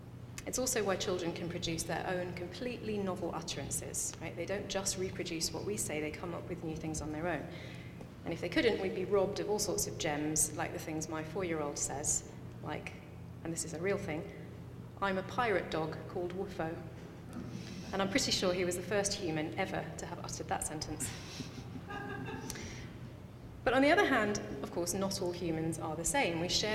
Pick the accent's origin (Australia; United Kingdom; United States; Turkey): United Kingdom; you had determined that I'm not an American, and perhaps you had assumed that I'm originally from Britain, and you would be right, I am from Britain.